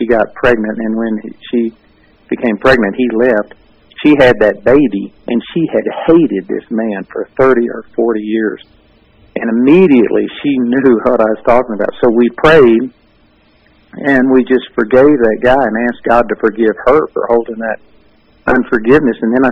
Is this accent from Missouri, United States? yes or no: no; Arlington, Texas, United States; I was raised in the Baptist church also in Arlington, Texas.